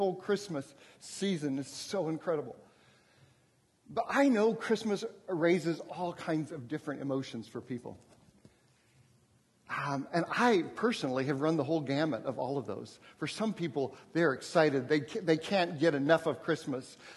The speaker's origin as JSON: {"language": "English", "country": "Japan", "tie": "born or raised there", "said": "And we lived in Japan. I was born and raised in Japan."}